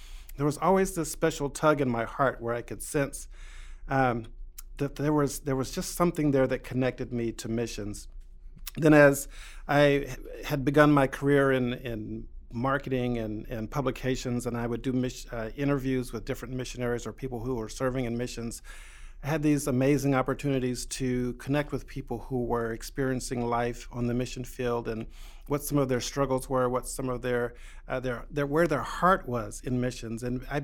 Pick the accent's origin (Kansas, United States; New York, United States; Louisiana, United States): Kansas, United States; Kansas City; I had always been fascinated with hearing the stories of missionaries growing up in Kansas City, Kansas, at Third Street Church of God.